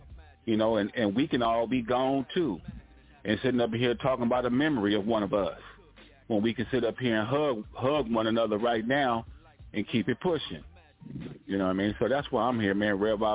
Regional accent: Los Angeles, California, United States; I come from Los Angeles, man. Wasn't nothing but a negative life all the way from birth all the way up to about 2022 till I got the hell up out of that neighborhood

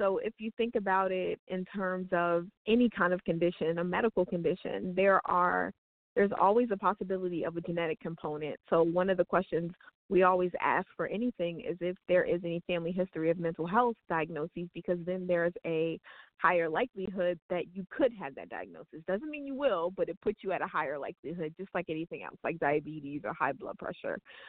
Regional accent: New Jersey, United States; My native Jersey

